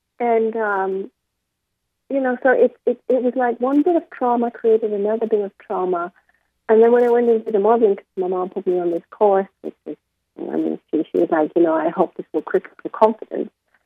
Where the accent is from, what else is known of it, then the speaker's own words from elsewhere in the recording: Malaysia; also born or lived in Singapore / Netherlands; when we moved, this happened in Malaysia. I grew up in Singapore, Malaysia. And when we returned to Holland